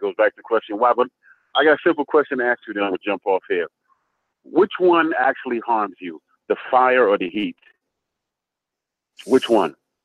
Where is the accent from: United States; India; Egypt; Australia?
United States; Bronx, New York; also born or lived in Jamaica; I was born in Jamaica and raised in the Bronx, 10467.